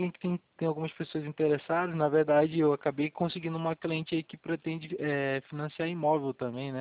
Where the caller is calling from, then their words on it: Curitiba, Paraná, Brazil; Curitiba.